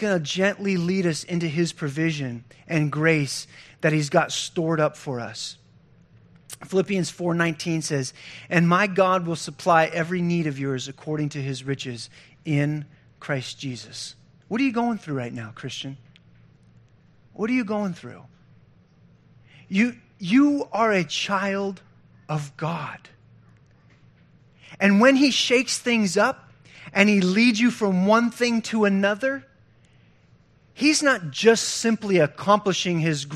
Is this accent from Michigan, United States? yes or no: no; Pennsylvania, United States; I grew up in Pennsylvania. I grew up on a farm. I was a farm kid. We were poor.